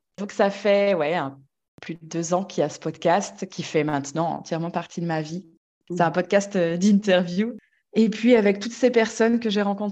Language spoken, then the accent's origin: French; Belgium; Je suis belge et dans mon histoire, ça compte.